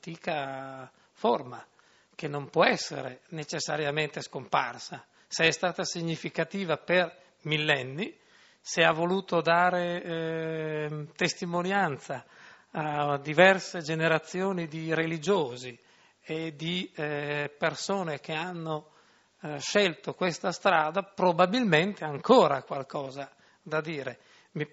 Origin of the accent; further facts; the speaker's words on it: Martignacco, Friuli-Venezia Giulia, Italy; sono friulano anch'io e quindi mi permetto di salutarvi con questo bel saluto se sono originario di Martignacco.